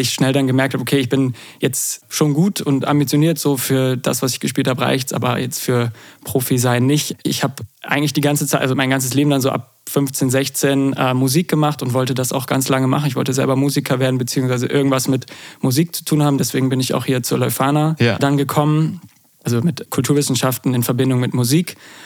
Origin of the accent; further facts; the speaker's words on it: Bremen, Germany; ich komme aus Bremen, bin in Bremen geboren, bin dann in der Nähe da aufgewachsen.